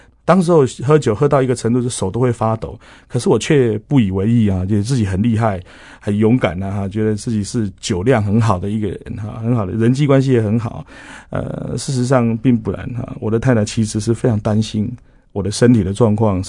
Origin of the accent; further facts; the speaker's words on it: Yonghe, New Taipei, Taiwan; 大概第二年就分发回到了自己的家乡，因为我从小就住在永和，